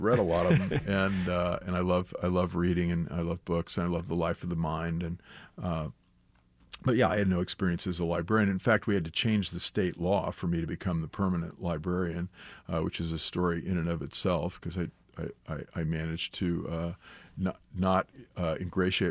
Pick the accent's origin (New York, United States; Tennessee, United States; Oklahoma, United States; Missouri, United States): Missouri, United States; I like to say I'm a completely uncured Missouri ham.